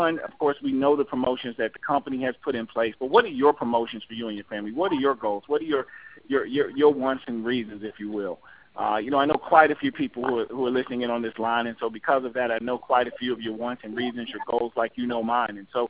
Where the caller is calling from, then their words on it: Maryland, United States; I'm calling in from the Maryland area